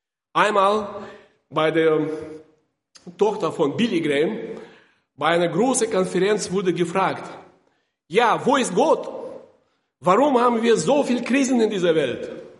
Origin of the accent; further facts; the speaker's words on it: Kazakhstan; Ich komme aus Sowjetunion, da bin ich geboren in Kasachstan.